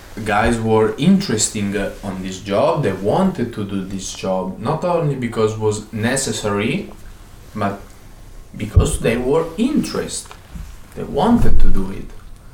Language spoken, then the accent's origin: English; Italy; English is a second language; even in Italy, because I come from Italy.